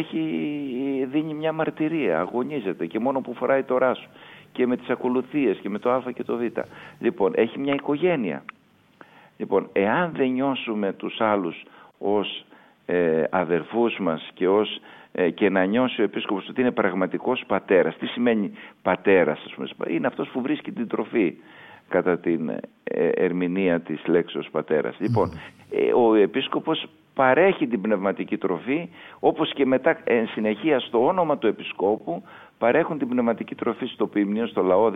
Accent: Kavala, Eastern Macedonia and Thrace, Greece; αν και η καταγωγή μου είναι από την Καβάλα, μια διπλανή Μητρόπολη

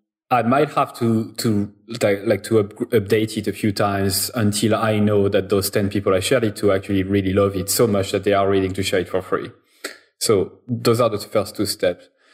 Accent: France; And I know you said Paris because you think I'm French, and actually I'm French

